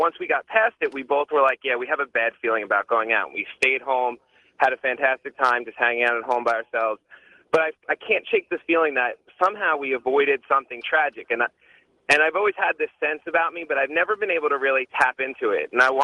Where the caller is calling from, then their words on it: Orlando, Florida, United States; I'm calling from Orlando, Florida.